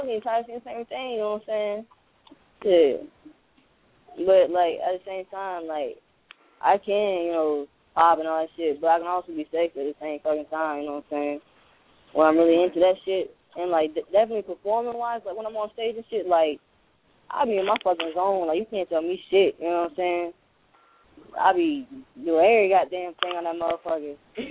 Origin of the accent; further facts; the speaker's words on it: North Carolina, United States; also born or lived in Atlanta, Georgia; Yeah, I was born in Atlanta, Georgia, goddamn. I don't remember being there, though, and shit, because I was little as fuck. But after that, goddamn, we moved to North Carolina.